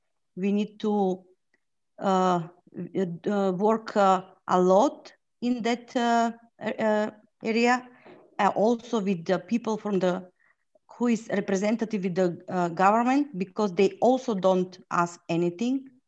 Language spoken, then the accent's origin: English; North Macedonia; I'm from North Macedonia.